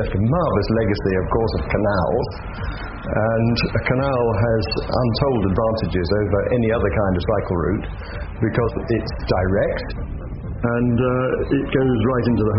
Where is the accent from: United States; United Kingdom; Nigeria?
United Kingdom; East of England; I was brought up in Norfolk, which is very flat.